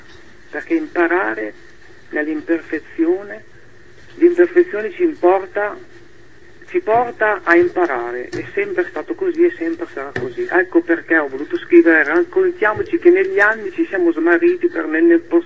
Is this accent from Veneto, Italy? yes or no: no; Parma, Emilia-Romagna, Italy; now in Reggio Emilia, Italy; Io sono di Parma ma vivo a Reggio